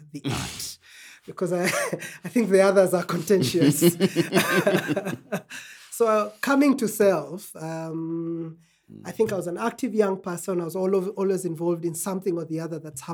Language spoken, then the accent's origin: English; Kenya; And I think I am a Kenyan and an African. And I think all those things define the work that I do in this place.